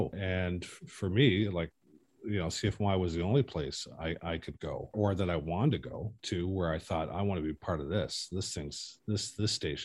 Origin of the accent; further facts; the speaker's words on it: Kitchener-Waterloo, Ontario, Canada; We grew up in Kitchener-Waterloo together